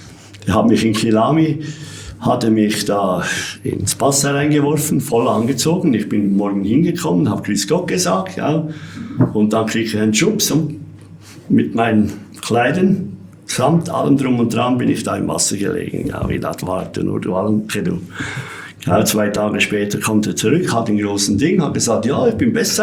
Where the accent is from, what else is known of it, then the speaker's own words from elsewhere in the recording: Lucerne, Switzerland; born there; Ich bin ja im Entlebuch geboren, da haben wir ja keinen See, ich konnte ja nicht schwimmen.